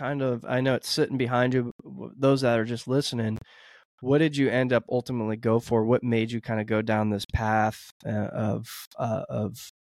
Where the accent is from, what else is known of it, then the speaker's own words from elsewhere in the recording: Texas, United States; growing up in Texas